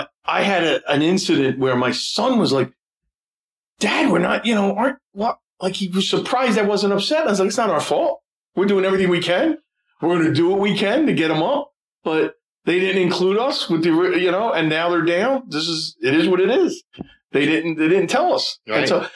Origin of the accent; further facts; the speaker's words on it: Philadelphia, Pennsylvania, United States; from Philadelphia, Pennsylvania.